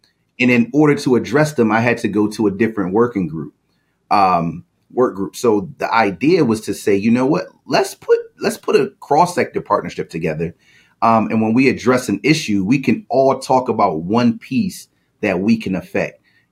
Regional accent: Hartford, Connecticut, United States; Because again, I'm from Hartford myself. I've grown up here.

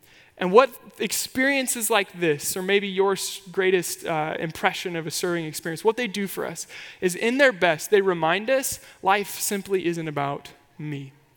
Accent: Kansas, United States; And I was familiar with it because I'm from Kansas, obviously.

